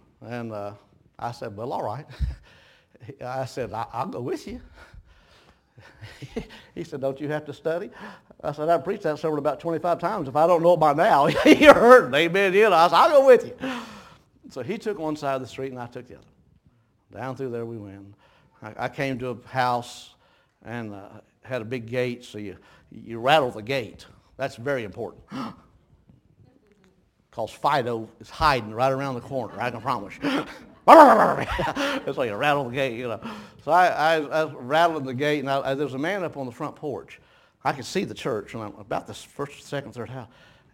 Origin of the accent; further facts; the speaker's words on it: Dayton, Ohio, United States; born there; I was born in Dayton, but my people are from southeastern Kentucky.